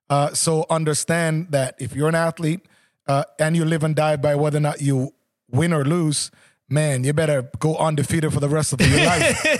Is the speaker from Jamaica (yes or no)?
yes; Jamaica; also born or lived in Southern United States; now in United States; as a Jamaican, and also someone who lived in the South, in the U.S., I love it warm and muggy